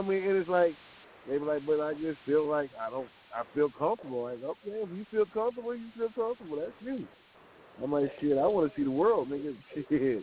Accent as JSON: {"language": "English", "town": "Los Angeles", "region": "California", "country": "United States", "tie": "born or raised there", "said": "If be honest with you, our statistics of growing up in South Central is really slim to none. That's how they looked at us. Like, you know, you're never going to make it out the ghetto."}